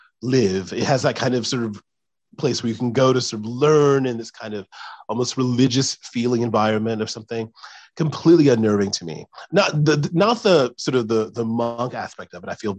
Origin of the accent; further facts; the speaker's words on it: Alabama, United States; also born or lived in San Francisco; now in New York, United States; I grew up in Alabama and I moved to San Francisco, and you have a little more space in San Francisco, but it's still, you know, a very congested big city. And now I live in New York